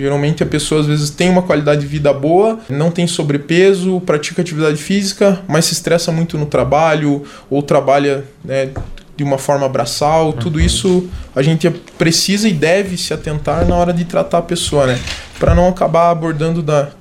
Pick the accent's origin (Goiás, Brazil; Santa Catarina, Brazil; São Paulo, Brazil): Santa Catarina, Brazil; Campos Novos; Eu sou daqui mesmo, de Campos Novos.